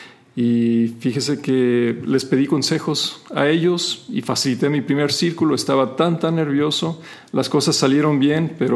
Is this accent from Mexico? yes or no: yes; Mexico; moved away as an adult; also born or lived in United States / Brazil; nací y crecí en México, luego me fui a vivir a los Estados Unidos, estuve allí bastante tiempo